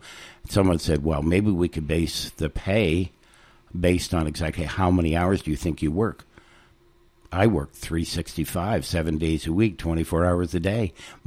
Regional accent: Oromocto, New Brunswick, Canada; also born or lived in Sackville; I was born in Sackville in 1955. That makes me 67. I grew up in Oromocto. My father was in the military. Then I moved here to Sackville in 1977.

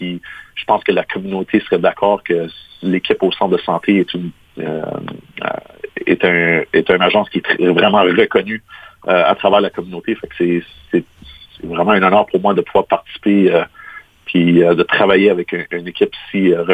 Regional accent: Kapuskasing, Ontario, Canada; j'ai été élevé dans le nord d'Ontario. J'ai été élevé ici à Kapuskasing. J'ai ensuite déménagé à Ottawa pour poursuivre mes études

